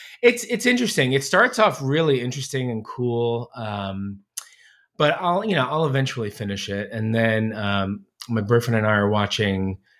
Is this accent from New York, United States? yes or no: yes; New York, United States; because I'm from New York originally.